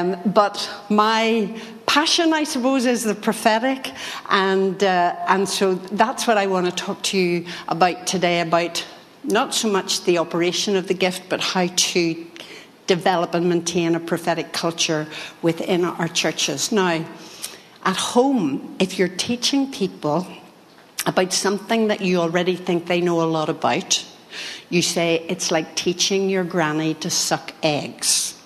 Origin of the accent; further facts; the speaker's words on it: Belfast, Northern Ireland, United Kingdom; from this strange accent. You'll know I'm not from this part of the world. I'm from Belfast in Ireland, Northern Ireland.